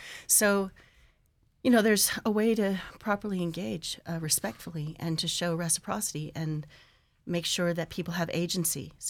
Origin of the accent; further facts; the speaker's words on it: Alaska, United States; I was born and raised in Alaska. My dad is Inupiat, but there's so much I didn't know, you know?